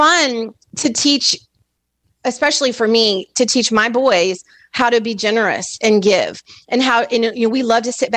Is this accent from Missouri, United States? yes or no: yes; St. Louis, Missouri, United States; Like, I'm from St. Louis originally, go Cards.